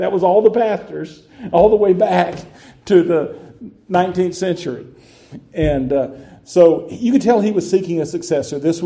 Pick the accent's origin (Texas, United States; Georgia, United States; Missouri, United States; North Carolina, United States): Texas, United States; Lubbock; As I grew up in the Southern Baptist Convention in First Baptist Church, Lubbock, Texas. I grew up in that church, large Southern Baptist church.